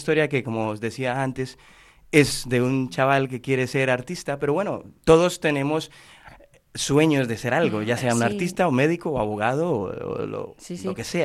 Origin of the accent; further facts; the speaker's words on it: Colombia; now in Spain; terminé cantando en musicales aquí en España. Yo soy de Colombia